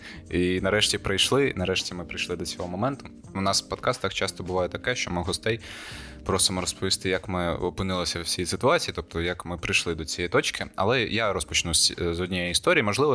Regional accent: Gurzuf, Crimea, Ukraine; у нас на набережній Гурзуфа, звідки ми родом

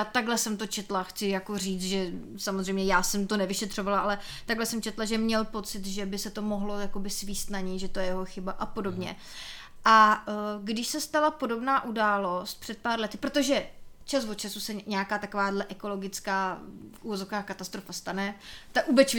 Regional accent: Sokolov, Karlovy Vary Region, Czechia; Vlastně oba dva jsme z Panenáku ze Sokolova.

